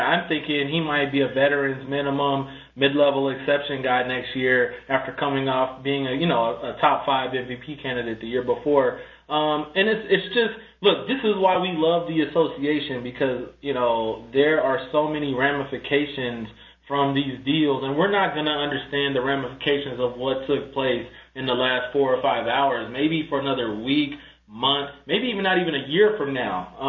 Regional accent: Oklahoma, United States; Let me be very transparent. I'm from Oklahoma. I've covered the Thunder.

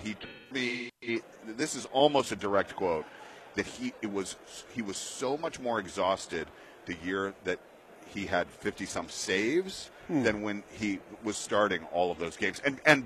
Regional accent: Atlanta, Georgia, United States; Well, I'm from Atlanta originally, but became a very big Green Bay Packers fan.

